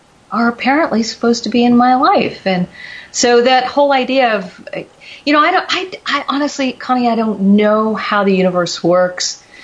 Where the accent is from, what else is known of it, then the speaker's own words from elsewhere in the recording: East Coast, United States; I was born and raised on the East Coast and ended up moving, oh gosh, I lost count, somewhere around 30 times